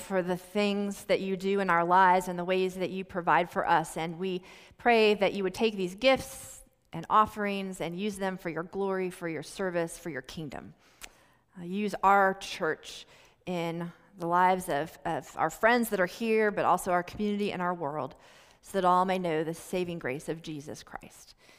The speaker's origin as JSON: {"language": "English", "region": "Oregon", "country": "United States", "tie": "born or raised there", "said": "When I was in the ninth grade, I was in high school growing up on the Oregon coast"}